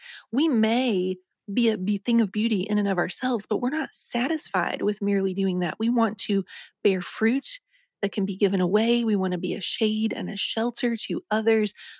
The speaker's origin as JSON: {"language": "English", "region": "West Virginia", "country": "United States", "tie": "born or raised there", "said": "when I was little growing up in West Virginia and you had like a growth spurt, you're growing just like a weed."}